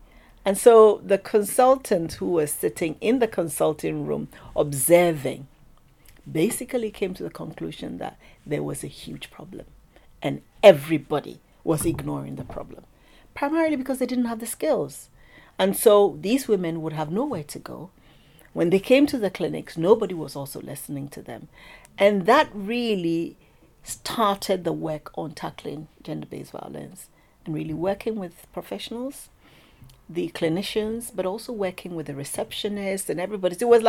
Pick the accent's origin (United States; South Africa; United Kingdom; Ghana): Ghana; also born or lived in Northern Ghana; I come from Ghana. I've never experienced FGM. I'd worked in Northern Ghana